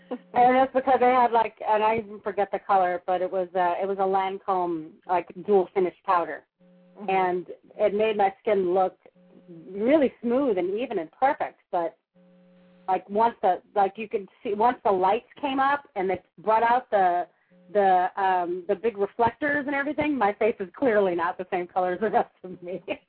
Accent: Los Angeles, California, United States; my grandmother lied to us when I was growing up in Los Angeles

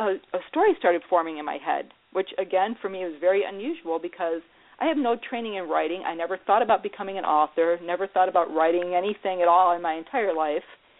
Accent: Ohio, United States; I'm situated directly between Cleveland and Sandusky. So 30 miles west is Cleveland, 30 miles west is Sandusky, 30 miles east is Cleveland. And I'm 5 miles south of Lake Erie.

